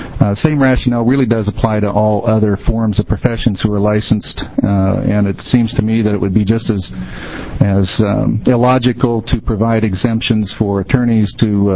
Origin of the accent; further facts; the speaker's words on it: Hillsboro, Oregon, United States; I'm from Hillsboro, Oregon, obviously Oregon. And I've been an appraiser here in the state since 1974.